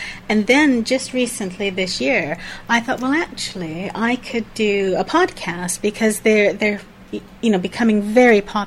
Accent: Canada; moved away; I came over from Canada far too long ago for me to want to mention.

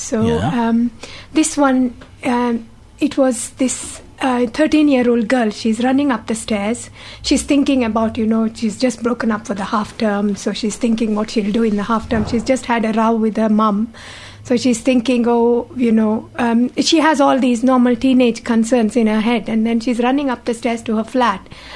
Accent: India; And I remember I grew up in India, and it was a very hot day.

